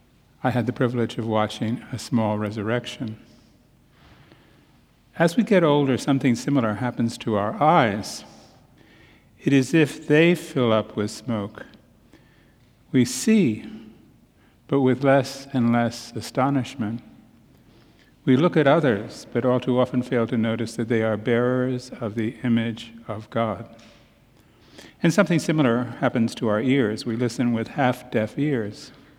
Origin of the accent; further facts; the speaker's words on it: Amsterdam, North Holland, Netherlands; I come to you from six time zones away. It's been a bit of a journey coming here. I come from Amsterdam. My wife and I live near Amsterdam. Our parish is in Amsterdam.